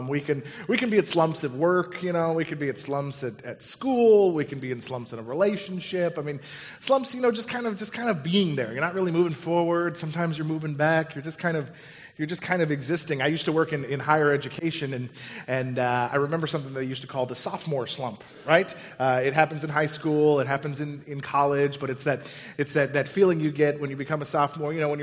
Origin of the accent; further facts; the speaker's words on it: Colorado, United States; I grew up in Colorado, and in 1993, my life was forever changed when the Colorado Rockies came into play.